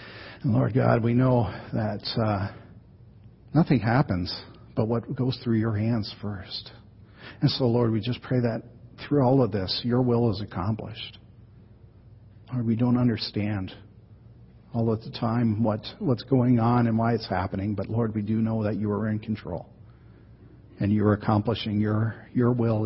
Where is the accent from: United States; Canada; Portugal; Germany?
Canada; born there; As a Canadian by birth, I appreciate all the plaid.